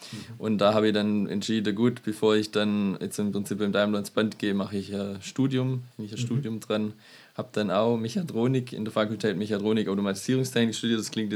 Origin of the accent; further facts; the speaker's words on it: Dergebrunn, Baden-Württemberg, Germany; ich war im Prinzip schon immer in Deutschland, schon immer in Dergebrunn. Bin in Dergebrunn, also gebürtig eigentlich geboren in Herrenberg